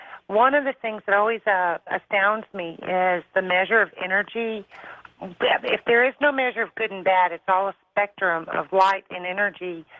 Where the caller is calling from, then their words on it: Houston, Texas, United States; from Houston, Texas.